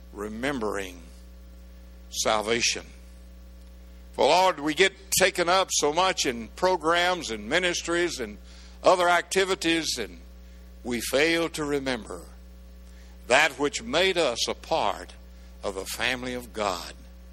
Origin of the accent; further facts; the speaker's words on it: the South, United States; I still swell with pride because I was raised in the South.